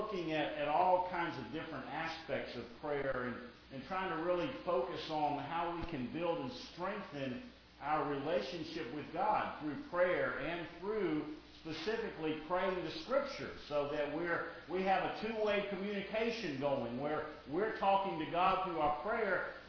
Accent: Texas, United States; Okay, because I'm from Texas.

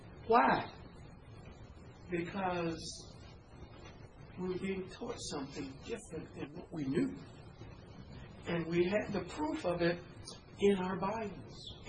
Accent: Missouri, United States; I just say to them, I'm from Missouri. You got to show me.

